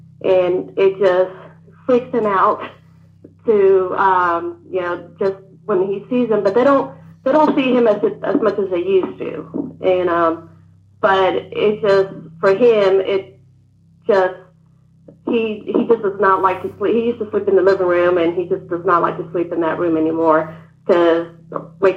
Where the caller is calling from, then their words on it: Cleveland, Georgia, United States; from Cleveland, Georgia.